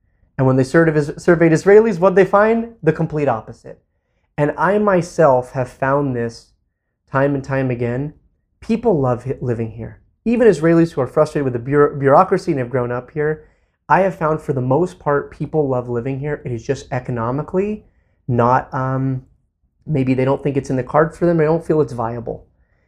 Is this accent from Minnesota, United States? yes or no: no; California, United States; I grew up in the Bay Area, in a small town with no movie theater, no mall, 27 parks, like a kibbutz.